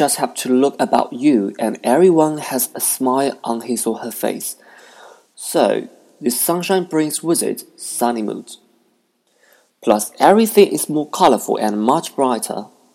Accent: Nanjing, Jiangsu, China; if I just live in my hometown in Nanking

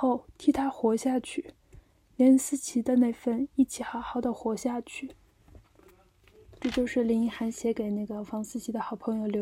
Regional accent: Tainan, Taiwan; 我是台南人，我在台南生病

